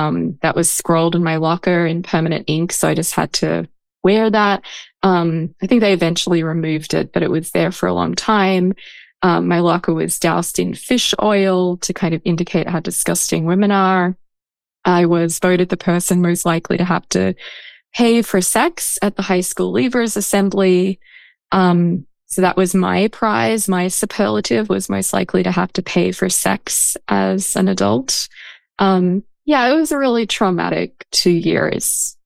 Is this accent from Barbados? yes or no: no; Australia; accent: hybrid Australian-American; moved away as an adult; now in United States; I'm also Australian in terms of my origin and my rather silly hybrid Australian-American accent now. But I came to the States to go to grad school in philosophy.